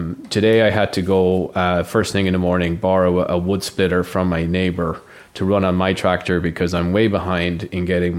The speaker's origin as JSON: {"language": "English", "country": "Ireland", "tie": "born or raised there", "lives_now": "Canada", "said": "No, I mean, this isn't a Grinrod accent that you can hear me speaking with. So obviously, I grew up in Ireland and did become a criminal prosecutor there."}